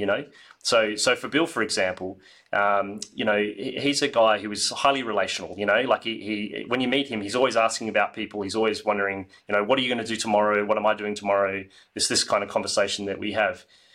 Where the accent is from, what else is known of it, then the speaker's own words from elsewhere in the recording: Western Australia, Australia; where we grew up outside of Perth